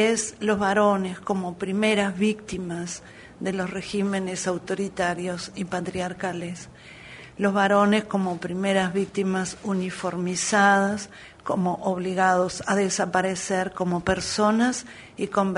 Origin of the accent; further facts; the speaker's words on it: Uruguay; moved away; mi país a Venecia, país del cual vivo fuera, como muchos uruguayos que vivimos desparramados por el mundo.